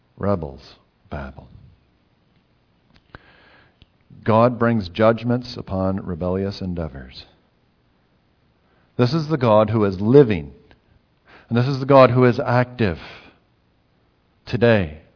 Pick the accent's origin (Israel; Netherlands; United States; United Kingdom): United States; now in New Zealand; as an American, I have different words that I use in English than you do. In New Zealand.